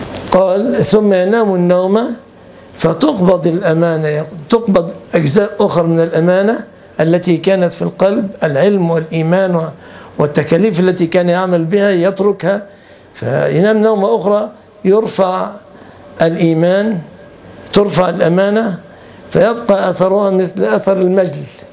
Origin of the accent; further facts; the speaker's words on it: Egypt; عندنا في مصر نسميها إذا جاءت جمرة على رجلك ترى انتفاخا، نسميها المصريون البربيئة